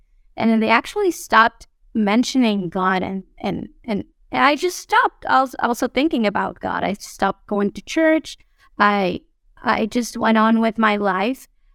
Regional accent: Mexico; moved away as an adult; now in Guatemala; We are originally from Mexico, my husband and I. We were both born there and grew up there. We met and married there. So we we lived all of our lives in Mexico.

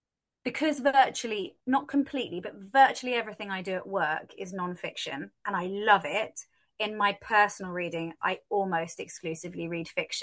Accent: London, United Kingdom; I'm a city girl. I grew up in London.

